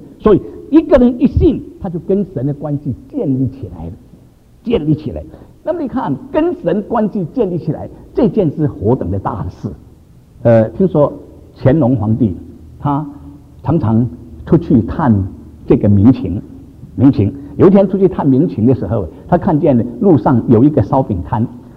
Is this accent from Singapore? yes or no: yes; Singapore; 有一次我小的时候在新加坡